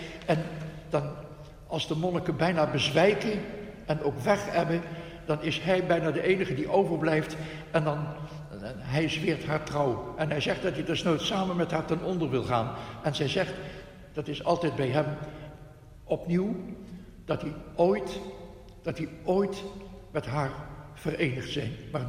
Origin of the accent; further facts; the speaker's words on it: Netherlands; Dat kunnen wij als Hollanders niet zo makkelijk, denk ik.